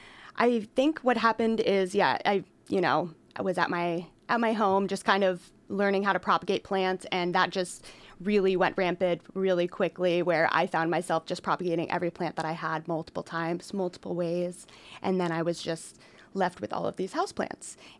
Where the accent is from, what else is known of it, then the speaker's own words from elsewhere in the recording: Pennsylvania, United States; moved away; I'm actually originally from Pennsylvania, and I kind of did a lot of traveling on the West Coast and eventually really decided I fell in love with Oregon, and that was where I wanted to be.